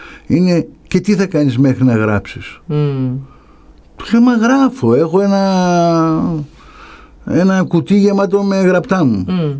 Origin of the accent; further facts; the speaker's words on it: Kalamata, Peloponnese, Greece; Είμαι καλαματιανός εξαιτίας του σύμπαντος.